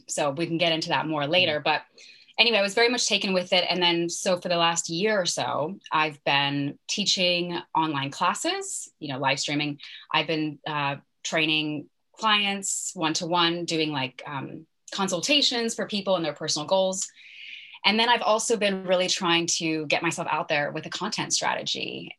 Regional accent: California, United States; also born or lived in New York; now in London, United Kingdom; So I'm currently living in London in the UK. I grew up in California and did my studies in New York.

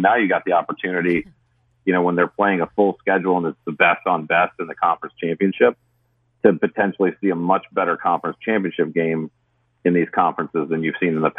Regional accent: Michigan, United States; now in South Carolina, United States; I grew up in Michigan. Was a Big Ten guy until I came down here to South Carolina and ended up making it my home, you know, 25 years ago.

